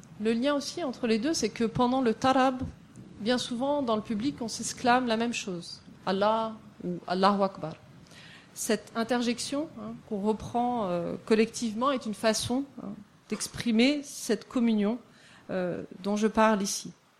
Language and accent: French; Tunisia; moi, par exemple, je le prononce dhad, parce que je suis tunisienne